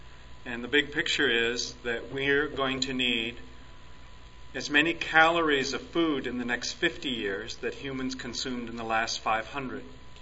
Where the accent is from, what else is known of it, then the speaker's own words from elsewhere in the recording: Iowa, United States; I'm from Iowa, so we talk a lot about corn